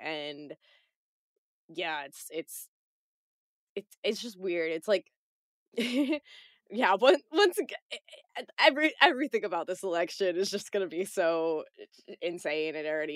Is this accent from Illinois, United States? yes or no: yes; Chicago, Illinois, United States; because I'm from Chicago originally, and there was like a rally that he canceled in Chicago